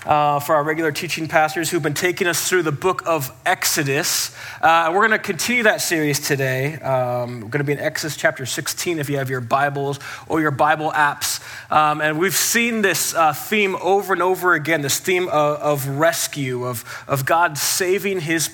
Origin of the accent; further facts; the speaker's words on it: California, United States; Now, I grew up in the Bay Area. I'm a huge Golden State Warriors fan